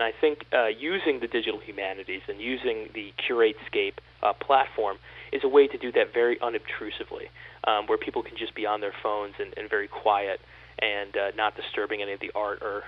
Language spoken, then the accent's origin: English; Rochester, New York, United States; now in Syracuse, United States; You know, I live in Syracuse, I grew up in Rochester, but I'm not as familiar with Buffalo, for instance.